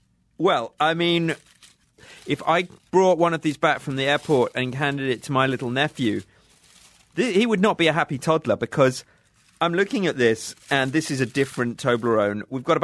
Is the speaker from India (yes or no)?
no; United Kingdom; a whole range of products expected to get more expensive in my daily life as a British person.